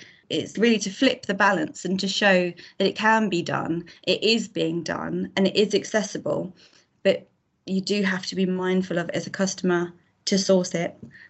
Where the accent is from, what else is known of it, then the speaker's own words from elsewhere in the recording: United Kingdom; the spotlight now shining on our good practices and regenerative farming methods that we do so well as Great British farmers.